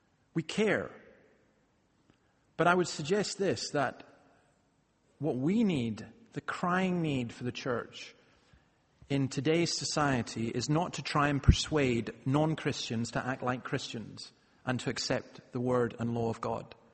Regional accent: Scotland, United Kingdom; I just think it's wonderful that I can come as a Scotsman and go to a Chinese Presbyterian church

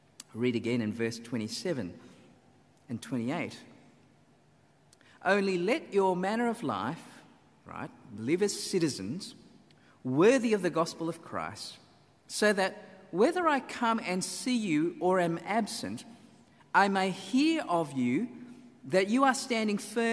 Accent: Australia; But whilst being her subjects in the Commonwealth, we are also citizens of Australia.

